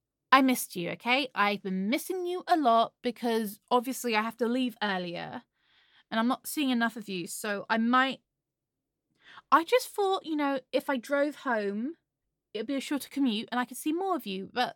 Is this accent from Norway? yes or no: no; England, United Kingdom; Shit, I'm English.